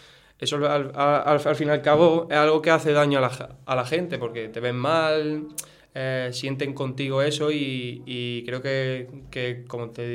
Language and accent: Spanish; Puente Genil, Andalusia, Spain; siempre hemos estado ahí arriba con el Puente Genil, y yo firmé aquí también por ascender con el equipo de mi pueblo, ¿sabes?